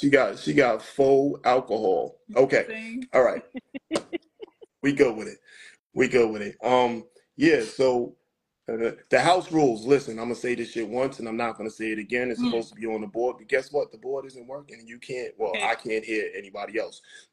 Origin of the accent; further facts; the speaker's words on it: New York, United States; Sorry, I was being a New Yorker.